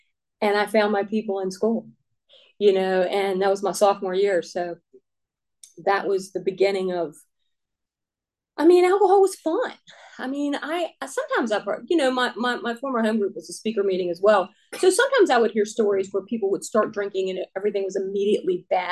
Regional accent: Quentin, Virginia, United States; It was a teeny tiny church he preached at as I was growing up in Quentin, Virginia.

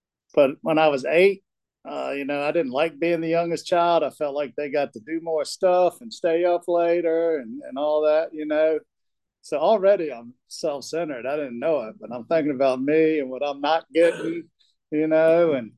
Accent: Charlottesville, Virginia, United States; I was born and raised down in Charlottesville. So I lived there till I was 30, did a fair amount of damage there.

